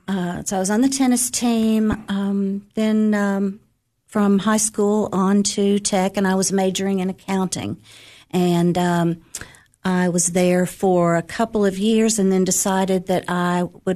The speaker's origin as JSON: {"language": "English", "region": "Tennessee", "country": "United States", "tie": "born there", "said": "And so I was born in Ray County, Tennessee."}